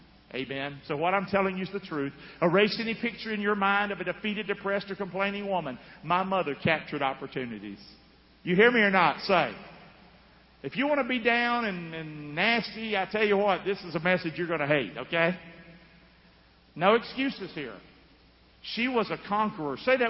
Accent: Rockingham, North Carolina, United States; I grew up in Rockingham. We hardly had a television.

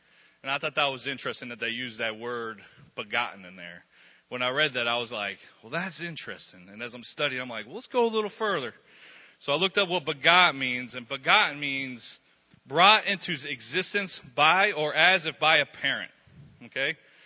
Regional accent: Englewood, Florida, United States; But I was born right here in Englewood, Florida, like Pastor said. And, yeah, I graduated with Mitch. I've been here my entire life, and I've seen it grow from one street.

